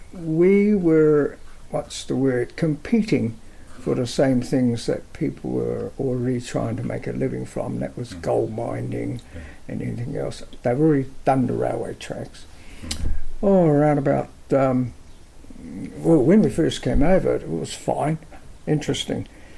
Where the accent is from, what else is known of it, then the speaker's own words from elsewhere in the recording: Guangzhou, Guangdong, China; also born or lived in Shanghai; Then there was rumblings of the war coming, and then we moved back to what's known as Canton, which is now known as Guangzhou, which is approximately in miles, about 100 miles from Hong Kong.